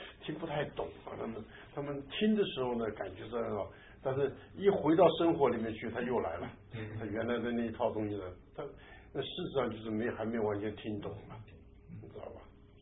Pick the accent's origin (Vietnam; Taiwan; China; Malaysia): Taiwan; 这个我们台湾人常讲温良什么恭俭让啊